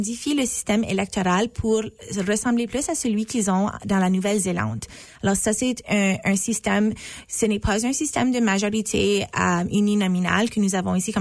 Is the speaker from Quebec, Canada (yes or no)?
no; Manitoba, Canada; j'ai grandi dans la banlieue de Island Lakes, qui est dans la circonscription électorale au sud-est de la ville. Je suis allée à l'école à Sarthe.